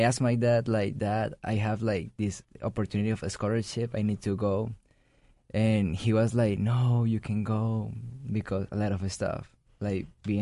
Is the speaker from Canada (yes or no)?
no; Colombia; now in United States; Well, first of all, I'm from Colombia.